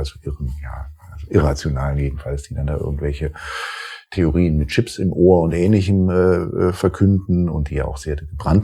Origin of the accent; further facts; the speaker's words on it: Rhineland, Germany; dass ich irgendwie als Rheinländer, der ich ja ursprünglich bin, jetzt nicht zur Schwarzseherei neige